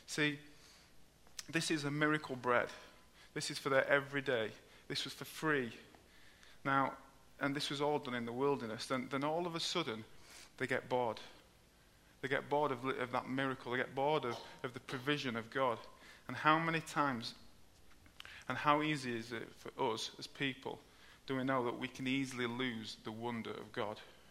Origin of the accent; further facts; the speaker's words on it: Yorkshire and the Humber, United Kingdom; Obviously, I'm a Yorkshireman.